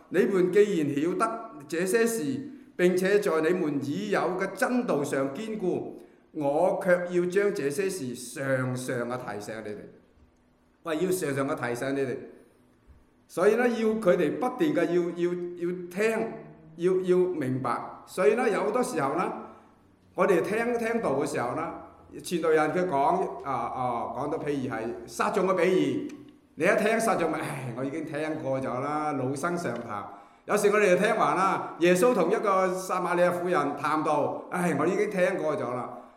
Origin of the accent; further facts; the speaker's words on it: Guangdong, China; 尤其是人，我哋廣東人嘅話啦